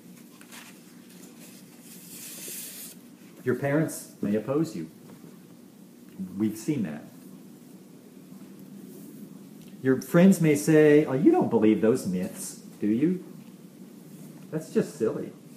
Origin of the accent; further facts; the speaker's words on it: United States; as a Christian today, I am a foreigner in America, even though I am an American.